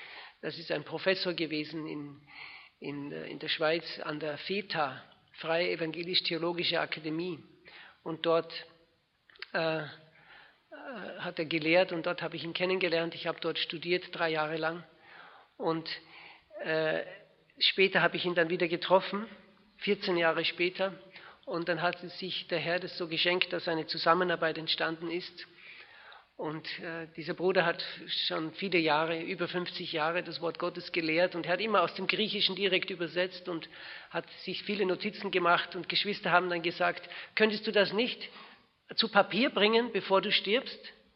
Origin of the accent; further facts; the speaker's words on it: Austria; now in Switzerland; in der Schweiz wohnhaft. Meine Frau ist eine Schweizerin, aber ich klinge gar nicht schweizerisch, oder? Ich bin ein Österreicher.